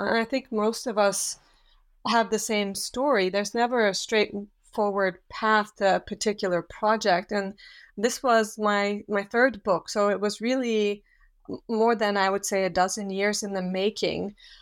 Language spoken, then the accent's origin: English; Switzerland; also born or lived in Australia / Yugoslavia; I had spent my whole life up till that point in Europe. I also had lived in Australia and in Yugoslavia. But I hadn't, and I am from Switzerland